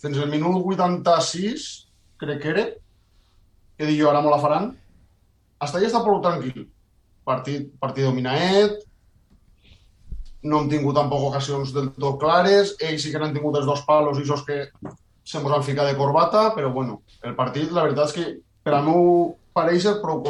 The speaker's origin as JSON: {"language": "Catalan", "town": "Benicàssim", "region": "Valencian Community", "country": "Spain", "lives_now": "Vila-real, Spain", "said": "No, soc de Benicàssim, però visc a Vila-real."}